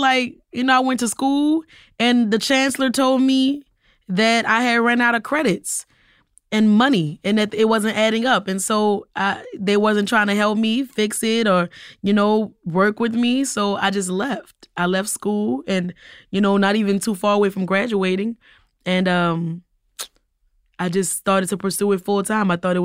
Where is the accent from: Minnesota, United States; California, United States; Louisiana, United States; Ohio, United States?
Louisiana, United States; New Orleans; growing up in New Orleans schools where they'll clown you so quick anything being wrong with you